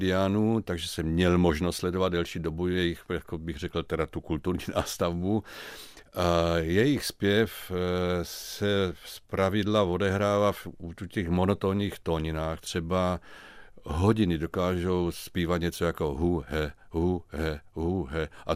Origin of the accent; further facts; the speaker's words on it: South Moravia, Czechia; born there; já jsem se narodil na Týšní Moravě